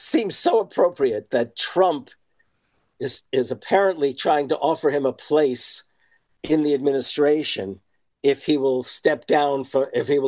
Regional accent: New York, United States; And so I'm originally from the New York area.

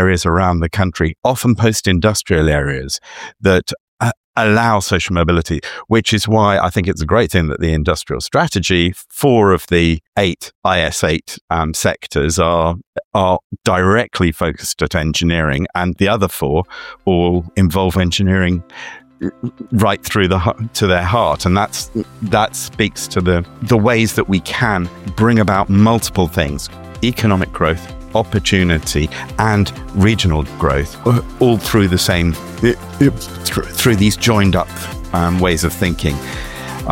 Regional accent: London, United Kingdom; I was born and bred in London. I live less than 2 miles from the place of my birth, the hospital in which I was born.

